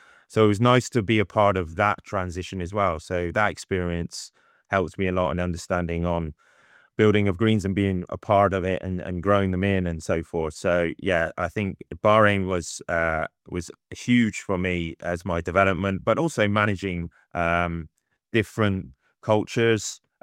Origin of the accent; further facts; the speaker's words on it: Bristol, South West England, United Kingdom; moved away as an adult; went to a club in near my hometown of Bristol called the Players Club